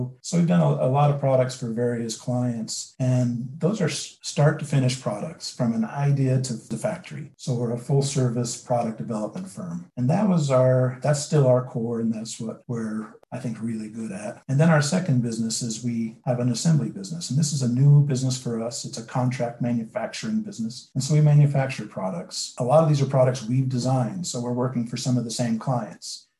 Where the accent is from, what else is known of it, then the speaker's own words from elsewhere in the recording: Utah, United States; You know, I came from Emory County High School and I always wanted to live here.